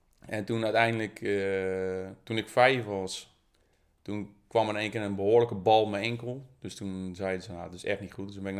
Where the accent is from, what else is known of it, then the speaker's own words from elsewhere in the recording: Katwijk, South Holland, Netherlands; born there; ik ben geboren in Katwijk.